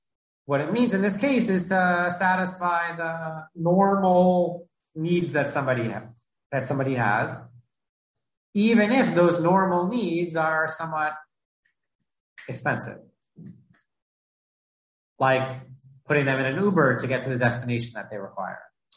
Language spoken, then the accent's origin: English; Queens, New York, United States; let's say, growing up in Queens, I never took a car service, right? I took a subway wherever I had to go.